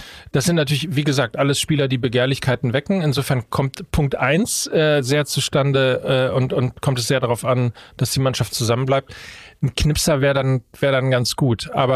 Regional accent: North Rhine-Westphalia, Germany; weil ich ja sehr katholisch groß geworden bin. Ich komme ja aus Ostwestfalen

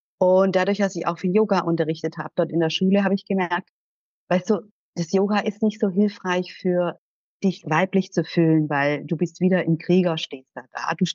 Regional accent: Germany; Sizilien ist ein Teil meiner Heimat. Das ist der Ort Cefalù, wo mein Vater herkommt. Und ich bin, seitdem ich 3 Monate alt bin, bin ich immer auch hier. und aber in Deutschland aufgewachsen.

